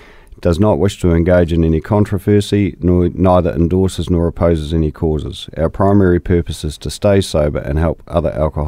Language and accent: English; Christchurch, Canterbury, New Zealand; also born or lived in Wellington; Grew up predominantly in Christchurch. I was born in Wellington, but moved to Christchurch when I was only a wee nipper. Schooled here and just lived here ever since. Cantabrian through and through.